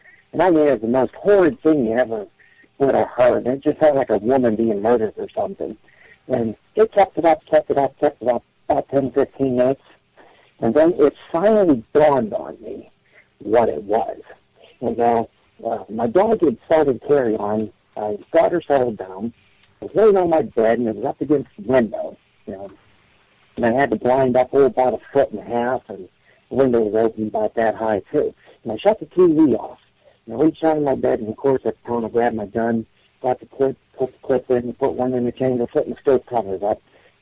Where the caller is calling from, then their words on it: Johnstown, Pennsylvania, United States; from Johnstown.